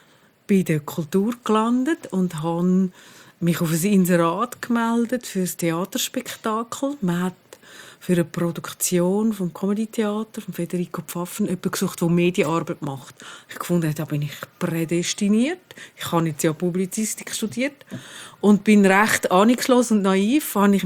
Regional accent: Zurich, Switzerland; ich bin hier in Zürich aufgewachsen, in der Schule, in Oberstrasse. Und habe auch hier in Zürich studiert, also Linguistik und Publizistik.

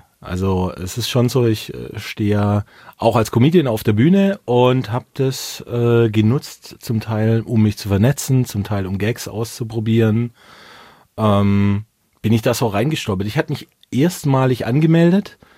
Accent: Baden-Württemberg, Germany; als Schwabe natürlich

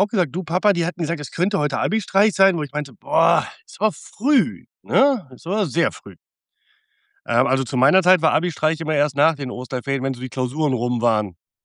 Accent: Cologne, North Rhine-Westphalia, Germany; da bin ich ja Rheinländer und Kölner und FC-Fan.

